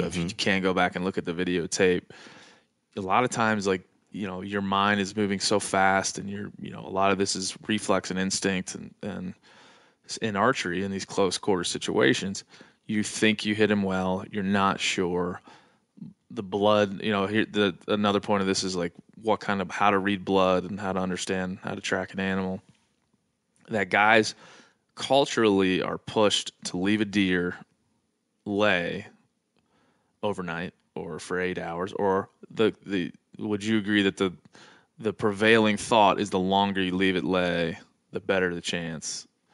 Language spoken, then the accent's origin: English; East Coast, United States; I mean, I'm from the East Coast and I'm Irish.